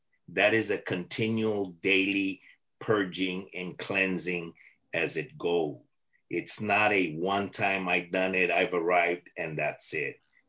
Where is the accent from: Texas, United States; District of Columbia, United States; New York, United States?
Texas, United States; I was brought up in Texas, and in Texas, hey, you just speak your mind and deal with the facts.